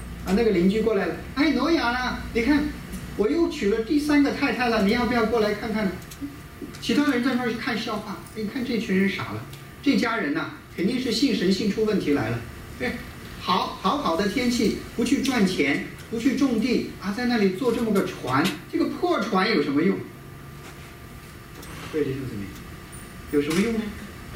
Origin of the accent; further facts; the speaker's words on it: Xinjiang, China; 我们新疆人经常吃拌面